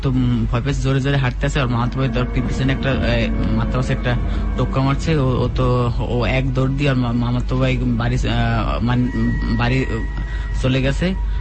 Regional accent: Barisal, Barisal Division, Bangladesh; আমি আমার বাড়ি বরিশাল, আমি ঢাকা সরকারি তৃতীয় কলেজে ম্যাথে অনার্স করতে আছি।

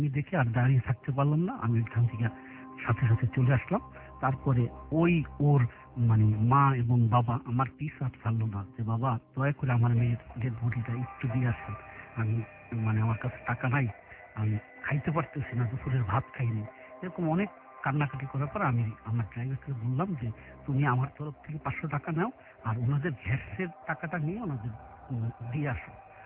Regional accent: Madaripur, Dhaka Division, Bangladesh; আমি মাদারীপুর থেকে এসেছি

